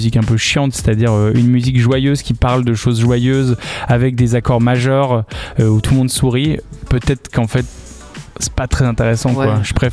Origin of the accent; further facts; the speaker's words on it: France; en tant que Français, on est tous mélancoliques et romantiques.